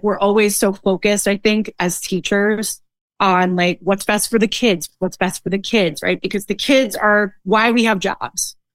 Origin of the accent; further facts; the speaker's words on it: New York, United States; I am an English educator from New York.